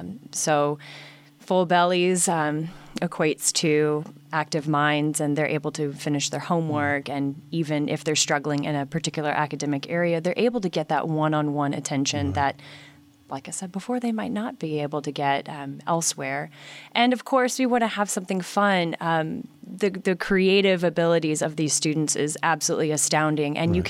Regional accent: Texas, United States; now in Shreveport, United States; And like I told you earlier, I'm from Texas. I'm newly planted in Shreveport, and Shreveport has been so welcoming.

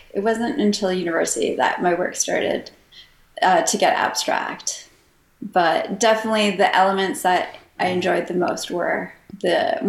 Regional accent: Guelph, Ontario, Canada; born there; So I was born in Guelph in Canada, which is about an hour and a half away from Toronto, depending on traffic.

